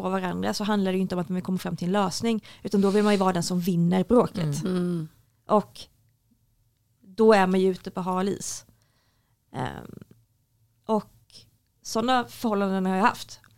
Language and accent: Swedish; Småland, Sweden; Liksom, jag är ju nog smålänning.